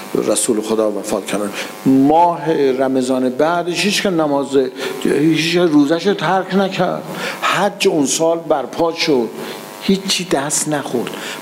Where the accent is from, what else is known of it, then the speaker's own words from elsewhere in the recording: Iran; مثل که ما مردم ایرانیم دیگه،